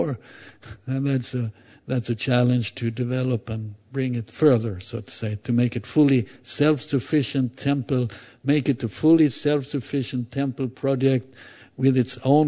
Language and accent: English; Sweden; I'm from Sweden, but that doesn't matter so much. But I used to say that I belong to the Swedish forest tribes.